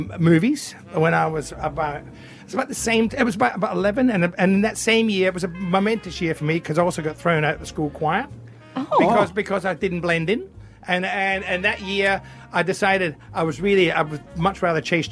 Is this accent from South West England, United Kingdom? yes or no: no; Scotland, United Kingdom; also born or lived in France; now in Australia; I, as a Scotsman, I remember white Christmases, and we, you know, we lived in the south of France